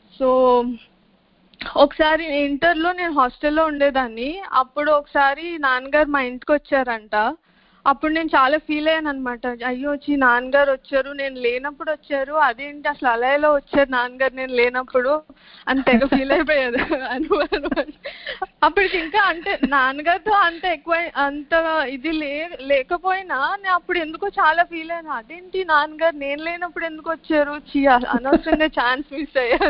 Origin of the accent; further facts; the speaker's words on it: Jinnur, Andhra Pradesh, India; born there; అక్క చెప్పినట్టు అదే పుట్టడమే, జిన్నూరులో పుట్టాను నేను.